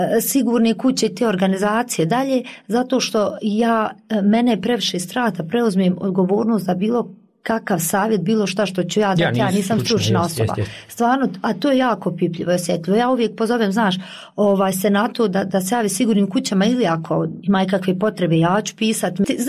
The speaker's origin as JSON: {"language": "Bosnian", "town": "Kalesija", "region": "Federation of Bosnia and Herzegovina", "country": "Bosnia & Herzegovina", "said": "Ja sam iz Kalesije"}